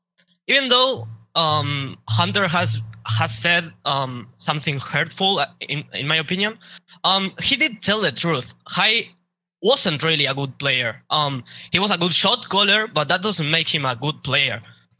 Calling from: Montevideo, Uruguay; I'm calling from Montevideo, Uruguay.

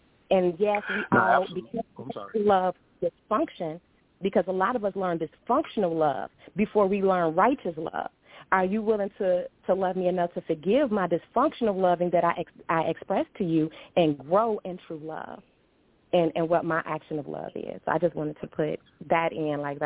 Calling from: Atlanta, Georgia, United States; Peace and love. … I am calling from Atlanta, Georgia.

